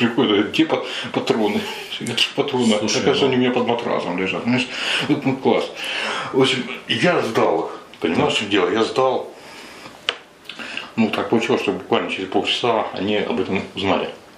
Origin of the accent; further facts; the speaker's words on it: Stavropol Krai, Russia; born there; Нет, я родился на Ставрополье.